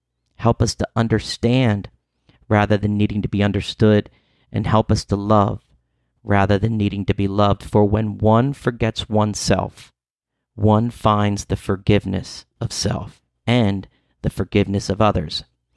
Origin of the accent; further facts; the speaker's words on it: East Coast, United States; And I'm an American man on the East Coast, so my prayers take on a religious connotation.